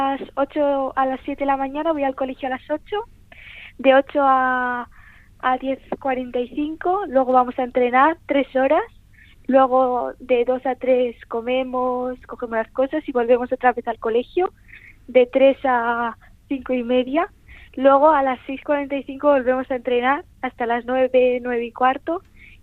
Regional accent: Spain; Bueno, pues a ver, soy española.

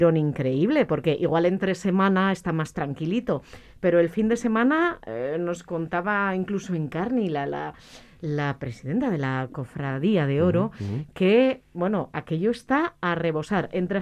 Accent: Urrunaga, Basque Country, Spain; Cuando yo era niña, en mi pueblo, en Urrunaga, una vez toqué las campanas

